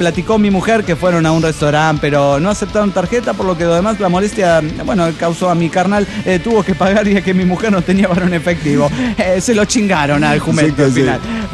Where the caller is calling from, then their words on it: Tarija, Bolivia; de Tarija, Bolivia.